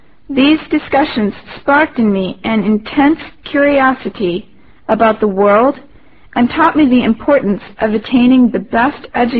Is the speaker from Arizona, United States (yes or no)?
no; Childress, Texas, United States; I grew up in Childress, Texas, a town of nearly 8,000, where Dad had a farm machinery business.